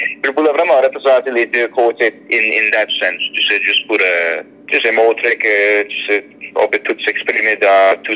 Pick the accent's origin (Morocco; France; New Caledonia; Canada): Canada; moi, je suis un Acadien, tu sais, qui, ma mère vient de la baie Sainte-Marie